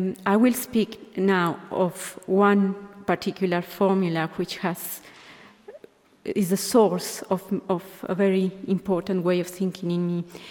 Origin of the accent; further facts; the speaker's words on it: Mexico; also born or lived in Europe; I come from Mexico and that I have lived in Europe for half of my life.